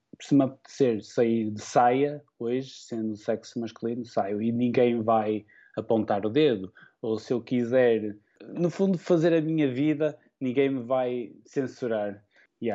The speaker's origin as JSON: {"language": "Portuguese", "town": "Viana do Castelo", "region": "Norte", "country": "Portugal", "tie": "born or raised there", "moved": "as an adult", "said": "Identifiquei-a muito com Viana do Castelo, de onde sou natural."}